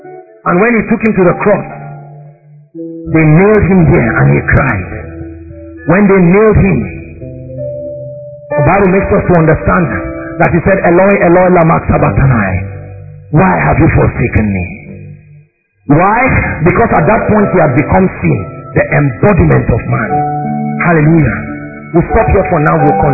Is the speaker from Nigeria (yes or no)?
yes; Nigeria; You better be proud of being a Nigerian. We are in prophecy and we are coming.